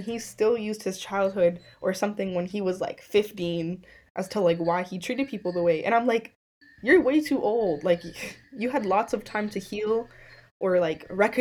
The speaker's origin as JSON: {"language": "English", "country": "St. Vincent & Grenadines", "said": "I'm Caribbean too. I'm from St. Vincent, and so obviously my grandparents and stuff, did that treatment to, like, my parents."}